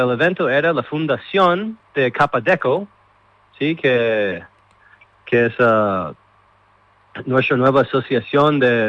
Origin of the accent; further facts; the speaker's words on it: United States; Spanish is a second language; now in Asunción, Paraguay; Yo soy de los Estados Unidos.